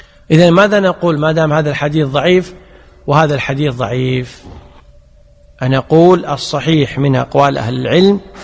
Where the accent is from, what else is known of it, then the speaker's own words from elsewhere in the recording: Kuwait; لذلك حتى القانون عندنا في الكويت أن سيارات التدريب إذا أتلفت شيئا فليس الضمان على المتدرب